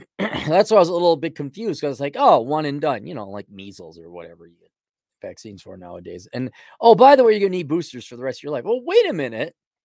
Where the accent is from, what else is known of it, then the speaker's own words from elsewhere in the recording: Canada; And as a Canadian, I believe I've been able to travel freely to and from the U.S. as an essential worker.